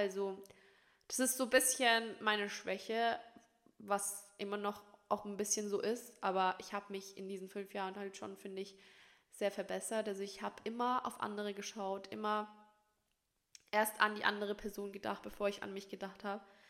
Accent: Turkey; aber ich bin Türkin

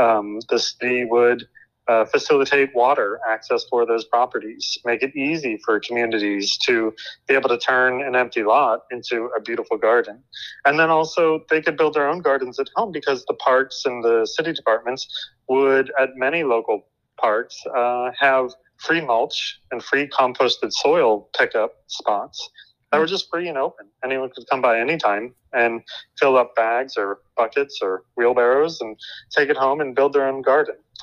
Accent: Cincinnati, Ohio, United States; Sure, well, I grew up in Cincinnati, Ohio, and yeah, me and my sister got interested in all kinds of activism when we were in high school

